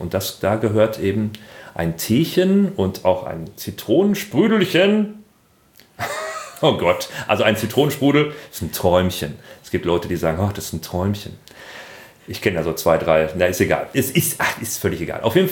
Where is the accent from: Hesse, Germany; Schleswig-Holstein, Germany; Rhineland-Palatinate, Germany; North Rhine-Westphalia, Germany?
North Rhine-Westphalia, Germany; Hamm; Das ist, und ich komme ja aus Hamm. Und Hamm ist ja jetzt gar nicht mal so Ruhrgebiet. Hamm ist ja dann schon die Verbindung zum Münsterland.